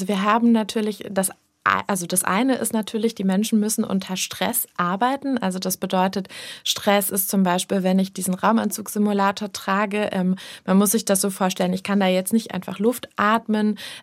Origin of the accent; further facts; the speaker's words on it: Berlin, Germany; born there; ich bin in Berlin geboren. Da stand noch die Mauer.